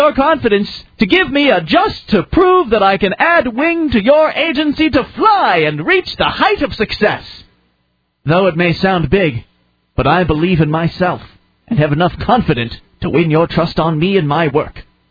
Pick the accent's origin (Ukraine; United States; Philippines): Ukraine; English is a second language; I'm from Ukraine.